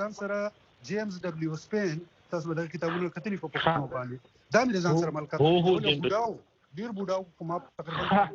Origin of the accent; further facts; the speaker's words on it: Afghanistan; افغان خو زه هم یم.